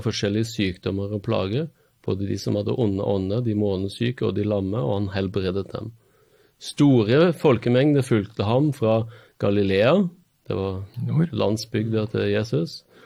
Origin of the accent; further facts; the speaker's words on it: Stavanger, Rogaland, Norway; also born or lived in Bergen; Jeg skiller meg jo ut på Møre selvfølgelig med dialekten min, og har selv vokst opp i by, sant? Jeg er fra Stavanger.